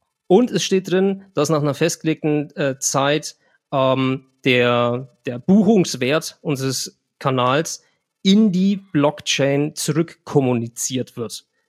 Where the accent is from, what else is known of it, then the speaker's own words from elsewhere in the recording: Germany; wenn ich als Deutscher von hier nach El Salvador was schicken möchte, zahle ich 1,90 Euro.